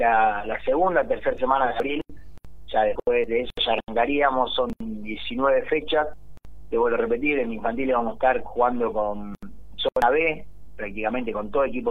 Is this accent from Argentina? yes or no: yes; Moreno, Buenos Aires Province, Argentina; Del centro de Moreno.